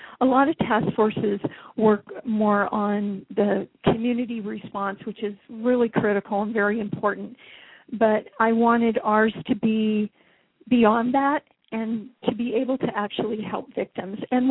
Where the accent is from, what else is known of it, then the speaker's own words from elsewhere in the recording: Washington, United States; And I grew up in the Kitsap County area, which is across the pond from Seattle.